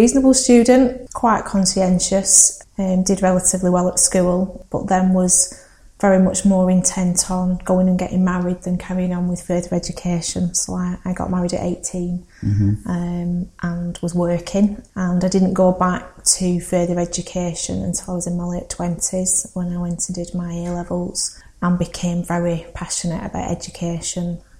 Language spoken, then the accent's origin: English; Accrington, North West England, United Kingdom; And I grew up in Accrington, like I said, in the sort of South Accrington, Baxenden area. I was one of three.